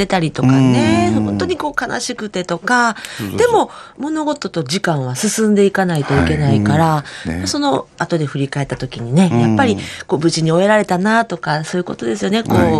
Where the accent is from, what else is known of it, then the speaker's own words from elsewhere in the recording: Osaka, Japan; now in Aomori, Japan; 私実は大阪出身なんですね。